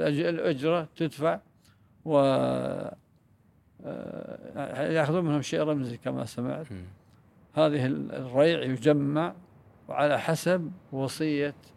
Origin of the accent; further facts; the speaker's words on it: Kuwait; فعند ذلك عندنا في الكويت